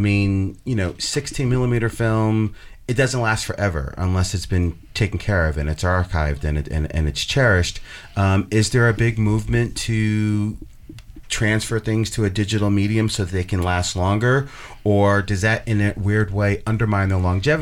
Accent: Brooklyn, New York, United States; I'm from Brooklyn, New York, and I remember I'm getting close to 50, so I'm going to age myself here

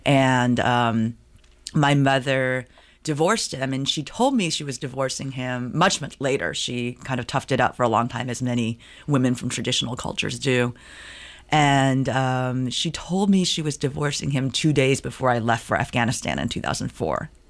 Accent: San Francisco Bay Area, California, United States; I was born a couple years later. And I grew up in the Chinese-American enclaves in the San Francisco Bay Area.

